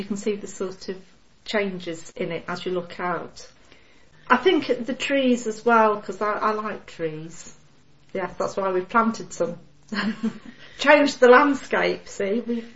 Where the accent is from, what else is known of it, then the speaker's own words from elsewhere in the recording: Stafford, West Midlands, United Kingdom; I did because I grew up in Stafford, so I knew it was a little bit better.